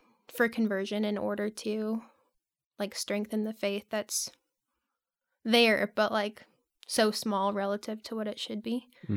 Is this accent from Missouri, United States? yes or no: yes; St. Charles, Missouri, United States; So I grew up in St. Charles, Missouri, like a suburb of St. Louis, with a Catholic family and Catholic grandparents